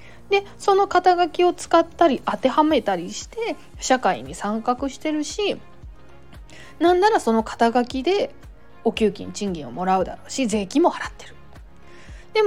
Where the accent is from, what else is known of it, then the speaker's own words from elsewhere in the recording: Gunma, Japan; まあ私群馬出身ですけど群馬とか